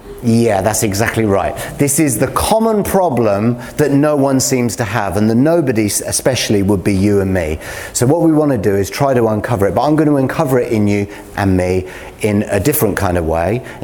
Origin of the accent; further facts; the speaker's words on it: England, United Kingdom; I like that because I'm English.